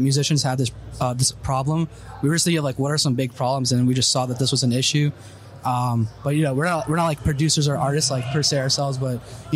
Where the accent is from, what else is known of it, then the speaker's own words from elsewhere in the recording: Chicago, Illinois, United States; and I'm originally from Chicago.